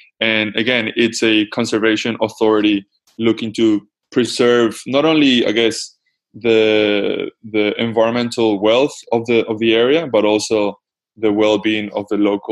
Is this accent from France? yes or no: no; Venezuela; I grew up in Venezuela, and my mom is a marine biologist.